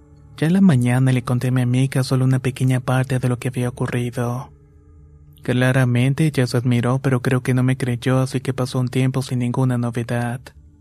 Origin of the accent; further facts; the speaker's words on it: Rayón, San Luis Potosí, Mexico; Soy originario de Rayón, San Luis Potosí.